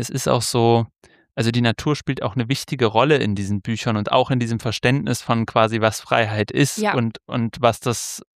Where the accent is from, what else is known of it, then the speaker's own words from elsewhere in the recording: Southern Germany, Germany; ich bin da ja nicht am Bodensee aufgewachsen, aber trotzdem eher im Süden von Deutschland.